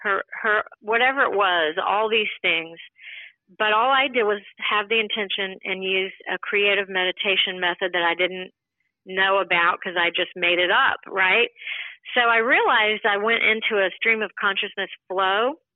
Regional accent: United States; I'm talking specifically when I say this about my experience as an American

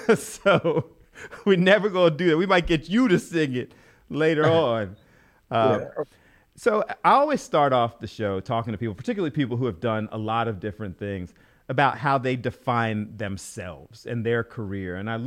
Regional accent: Philadelphia, Pennsylvania, United States; You know, I grew up in the Philadelphia WDAS days. My father used to manage.

